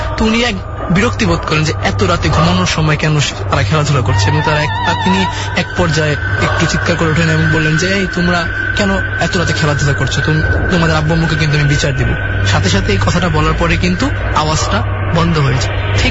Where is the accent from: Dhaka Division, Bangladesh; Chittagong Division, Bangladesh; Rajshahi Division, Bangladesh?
Dhaka Division, Bangladesh; Dhaka; আমি একজন student, inter first ইয়ারে পড়ছি এবং পুরন ঢাকা থেকে এসেছি।